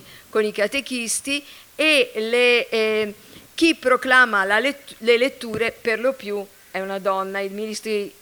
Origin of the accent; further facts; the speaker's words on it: Tuscany, Italy; io sono toscana quindi vivo alla metà